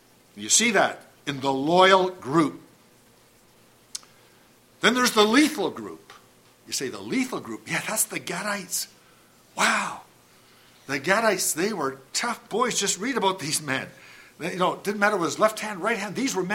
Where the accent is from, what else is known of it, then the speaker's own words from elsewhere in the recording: Ontario, Canada; I was born and raised in Ontario and committed to the work from Ontario. I have lived for 40 years longer than I lived in southwestern Ontario.